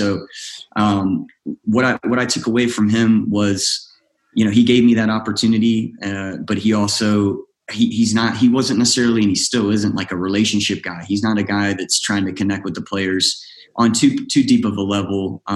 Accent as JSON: {"language": "English", "region": "South Carolina", "country": "United States", "said": "I can't agree with that, being someone who's from South Carolina, but I understand why you say it."}